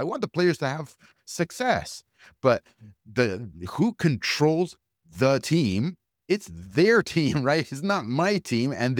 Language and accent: English; United States; I was born and raised here. I'm American through and through. Yeah, my heritage is from Argentina, but I'm American and I'm proud to be American.